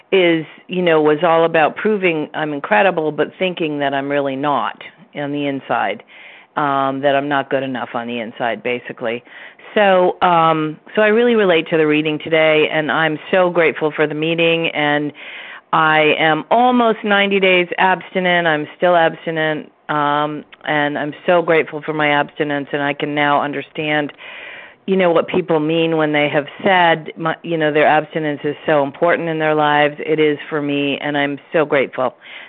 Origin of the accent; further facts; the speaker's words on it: Vermont, United States; First of all, we're both from Vermont, so I make that an immediate connection.